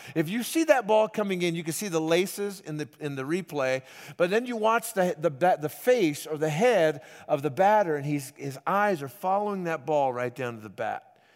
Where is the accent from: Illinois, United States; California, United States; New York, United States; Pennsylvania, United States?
California, United States; Los Angeles; I grew up in Los Angeles, so I grew up at the Chavez Ravine